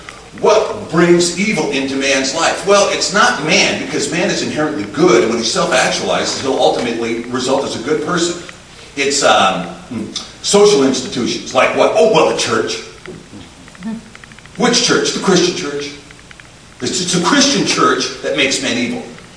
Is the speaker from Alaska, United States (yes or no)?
yes; Alaska, United States; Now, as you've heard, I grew up in Alaska